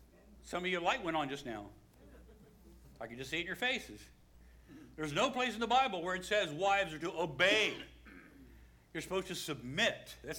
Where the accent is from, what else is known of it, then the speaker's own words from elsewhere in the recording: West Virginia, United States; I'm from West Virginia.